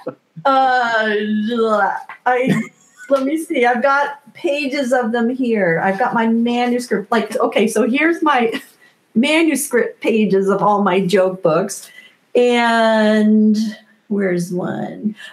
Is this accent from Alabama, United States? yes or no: no; Connecticut, United States; Joseph Albers actually was a neighbor of mine when I was a kid growing up in Connecticut.